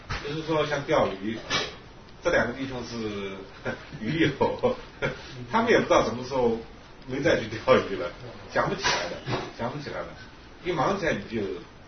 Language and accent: Chinese; China; 那我们这些从大陆来的